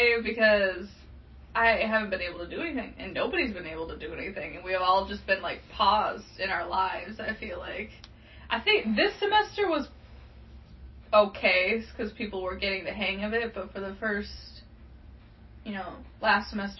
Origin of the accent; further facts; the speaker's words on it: Crane Lake, Minnesota, United States; I am from Crane Lake, Minnesota, which is, 5 miles south of Canada.